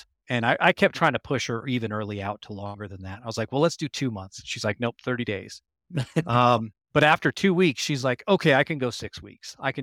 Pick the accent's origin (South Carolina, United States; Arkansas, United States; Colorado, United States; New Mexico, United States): Colorado, United States; My brother and I were both born and raised in Colorado, grew up hunting.